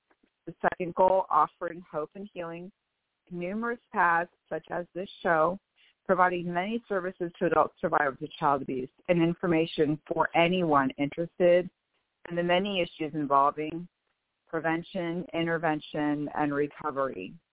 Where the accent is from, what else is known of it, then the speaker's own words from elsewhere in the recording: Bellevue, Washington, United States; I am from Bellevue, Washington.